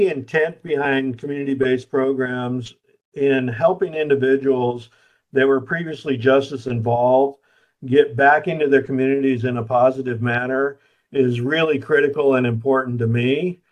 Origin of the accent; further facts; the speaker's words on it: Enumclaw, Washington, United States; I grew up in a small town outside of Seattle, Washington, called Enumclaw.